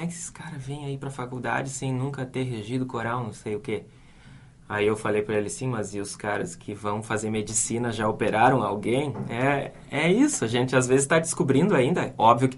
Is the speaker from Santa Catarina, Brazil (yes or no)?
no; Erechim, Rio Grande do Sul, Brazil; now in Porto Alegre, Brazil; apesar de não ter cantado muito em coral na minha juventude, assim, lá em Erechim, só depois dos 20 anos, quando vim para Porto Alegre